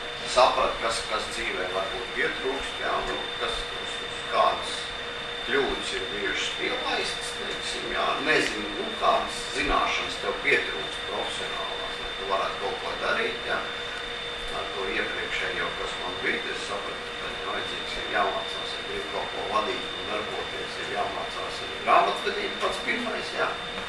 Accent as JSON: {"language": "Latvian", "town": "Liepāja", "region": "Kurzeme", "country": "Latvia", "lives_now": "Riga, Latvia", "said": "es arī pats sev nemaz citādāk neuztveru, kā Liepājnieks Rīgā"}